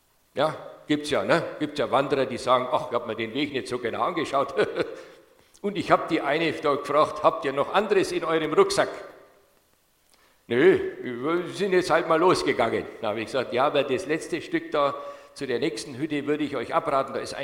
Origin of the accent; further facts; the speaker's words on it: Nuremberg, Bavaria, Germany; Ich bin in der Nürnberger Südstadt groß geworden.